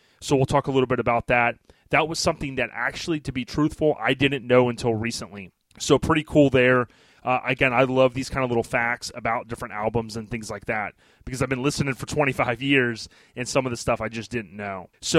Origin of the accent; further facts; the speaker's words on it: Land O' Lakes, Florida, United States; because we grew up here in Lando Lakes, Florida, and at the time I was in middle school